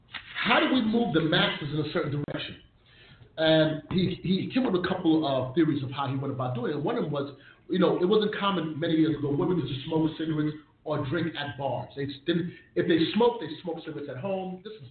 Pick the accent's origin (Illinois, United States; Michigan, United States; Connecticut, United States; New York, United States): New York, United States; New York City; You know, we grew up in New York City.